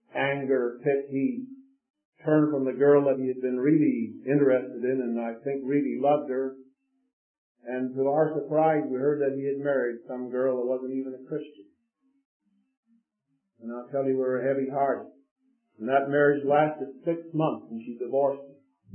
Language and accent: English; Chicago, Illinois, United States; When I was raised in Chicago, There were two other boys that were bosom buddies of mine